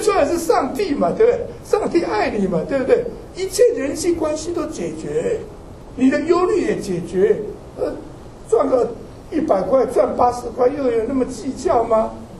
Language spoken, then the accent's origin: Chinese; China; 死了你就，我们中国人叫怎么样？